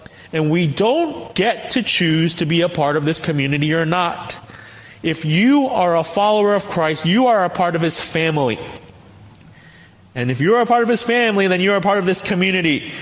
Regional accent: Staten Island, New York, United States; I grew up in Staten Island, and so 90% of my classmates in my high school, it's not just Caucasian, but Italian-American.

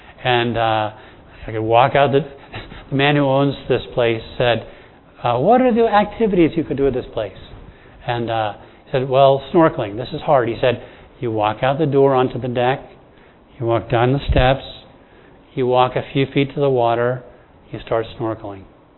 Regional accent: Bahamas; Now, I grew up in the Bahamas, and to me, life in the Bahamas, that sounds good.

